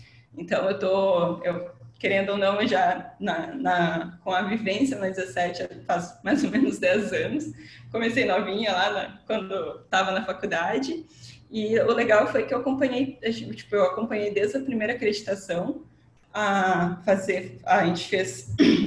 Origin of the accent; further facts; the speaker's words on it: South Region, Brazil; now in Rio de Janeiro, Brazil; Já faz um aninho aqui que eu tô aqui no Rio, tô gostando, mas sinto falta do meu sul também.